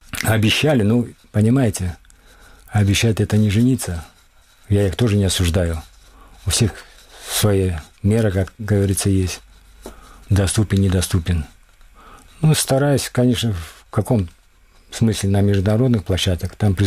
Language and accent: Russian; Crimea, Ukraine; В тот день я не хочу сказать, что именно мы были крымские татары